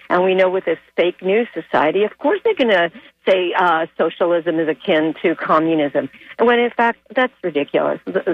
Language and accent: English; Canada; As you know, you might recall, I'm from Canada.